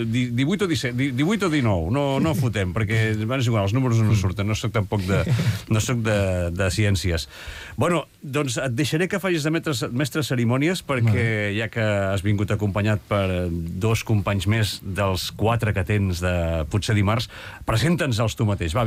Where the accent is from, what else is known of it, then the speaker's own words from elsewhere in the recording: Barcelona, Catalonia, Spain; jo ho soc de Barceloní